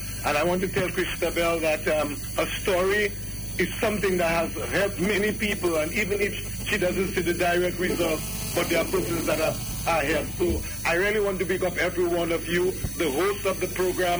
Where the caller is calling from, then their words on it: Portsmouth, South East England, United Kingdom; Yeah, I am from the Portsmouth area.